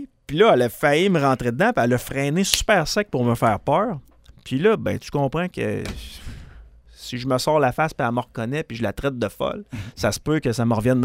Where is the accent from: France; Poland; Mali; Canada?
Canada; Quebec; Je viens du Québec.